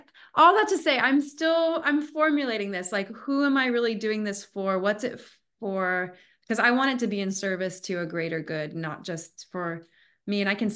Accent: Wyoming, United States; Well, growing up in Wyoming, where there are not a lot of actors, all I saw were what we saw in tabloids.

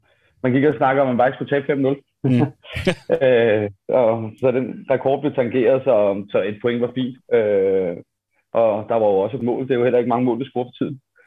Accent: Fredensborg, Capital Region of Denmark, Denmark; jeg er opvokset i Fredensborg.

